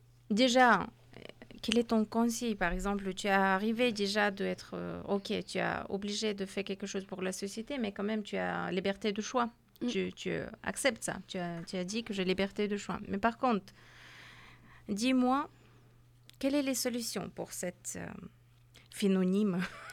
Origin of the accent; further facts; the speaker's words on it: Afghanistan; donc j'ai un visage de mon pays d'origine, d'Afghanistan dans ma tête